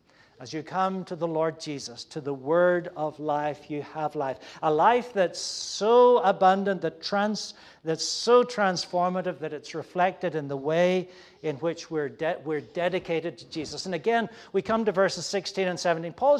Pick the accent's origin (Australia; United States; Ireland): Ireland; I'm from Ireland. In Ireland, there are always potatoes on the table.